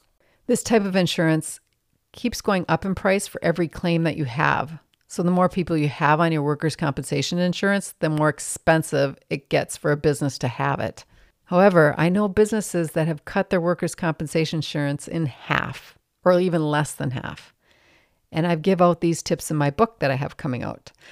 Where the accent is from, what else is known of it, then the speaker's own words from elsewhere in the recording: Minnesota, United States; In my home state of Minnesota, all employers are required to provide workers' compensation insurance to all of their employees.